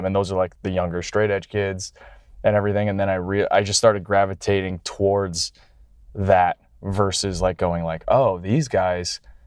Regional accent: Canada; I'm coming from Canada, just pretty chill and like nice.

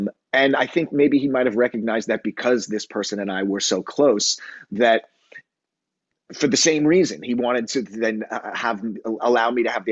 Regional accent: New York City, New York, United States; I grew up on Long Island and in New York City, and I played in rock bands

